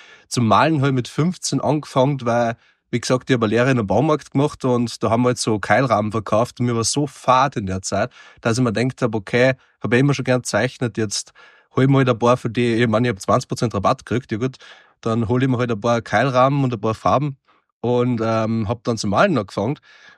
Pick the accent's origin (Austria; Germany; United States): Austria; Vöcklabruck, Upper Austria; now in Vienna, Austria; aufgewachsen in Oberösterreich, in Vöcklabruck.